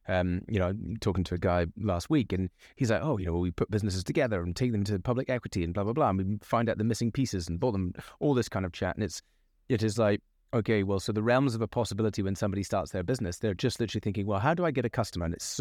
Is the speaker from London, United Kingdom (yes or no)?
no; Isle of Mull, Scotland, United Kingdom; You know, growing up on the Isle of Mull, right, the people around me, the ambition is probably to be in fishing or forestry, right, and you know, maybe tourism.